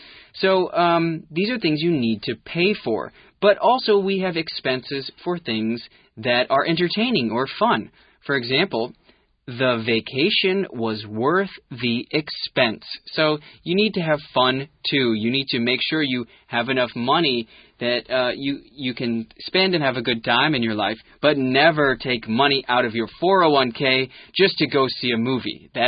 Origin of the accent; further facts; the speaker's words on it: United States; Well, as an American, I know a little bit about 401ks already.